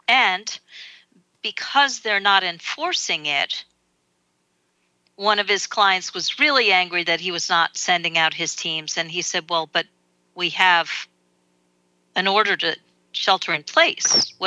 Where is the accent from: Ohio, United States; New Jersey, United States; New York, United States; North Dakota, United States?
New York, United States; New York City; Yeah, I grew up here.